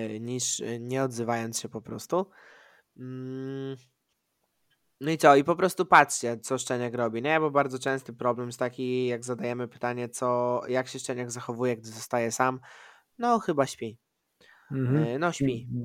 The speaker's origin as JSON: {"language": "Polish", "region": "eastern Poland", "country": "Poland", "said": "Tak, ja jestem ze wschodu"}